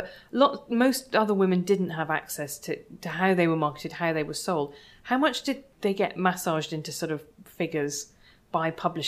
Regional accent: Ireland; do you think that partly there's that to do with being Irish, is that that's just, we still are so locked into actually English literary culture

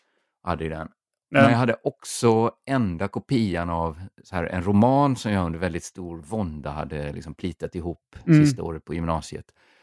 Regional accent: Borås, Västra Götaland County, Sweden; moved away as an adult; så flyttade jag från Borås då till Lund och flyttade in på Smålands nation.

